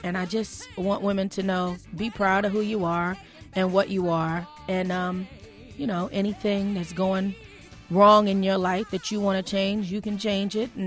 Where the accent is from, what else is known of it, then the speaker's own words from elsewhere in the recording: Harlem, New York, United States; Well, I grew up in Harlem in the middle of the hip-hop era.